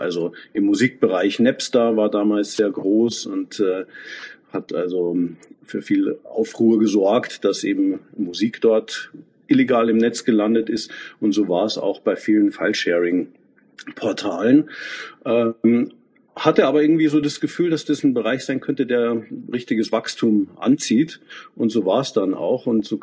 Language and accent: German; Munich, Bavaria, Germany; ein Münchner mit Herz und Seele. Ich bin wahnsinnig gern unterwegs und schaue mir die Welt an. Aber zurückzukommen in meine Heimat nach München oder in den Großraum, das ist für mich immer was ganz Besonderes.